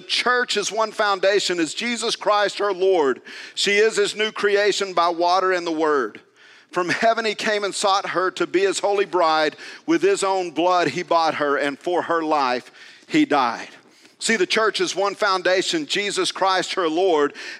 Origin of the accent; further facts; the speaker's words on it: Tulia, Texas, United States; I grew up northeast of Tulia on a farm. Some of you know that. And I'm not far from my hometown.